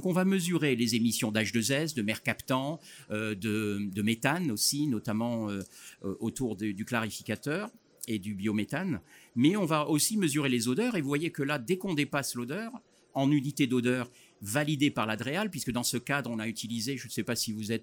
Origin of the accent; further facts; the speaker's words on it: Toulouse, Occitanie, France; Voilà, puisque nous sommes de Toulouse.